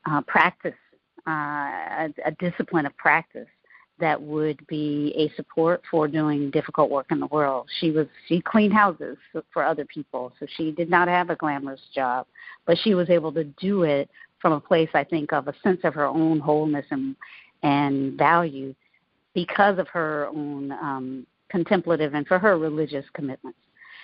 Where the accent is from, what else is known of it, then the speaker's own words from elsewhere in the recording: the South, United States; I grew up in the South, in the United, in the Southern United States. Was born in 1967